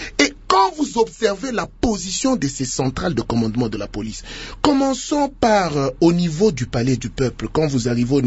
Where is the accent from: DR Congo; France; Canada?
DR Congo; nous sommes tous des Congolais